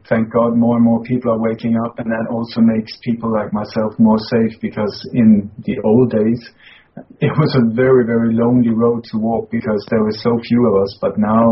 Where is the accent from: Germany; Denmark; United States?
Denmark; Well, I was born in Denmark many years ago, and I grew up in a family that was very much involved in the resistance movement against the Nazi occupation of Denmark during the Second World War.